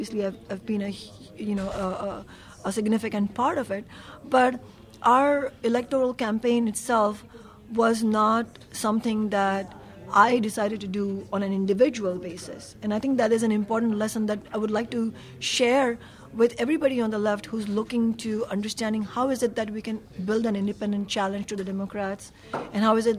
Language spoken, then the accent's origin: English; Mumbai, Maharashtra, India; I grew up in Mumbai, India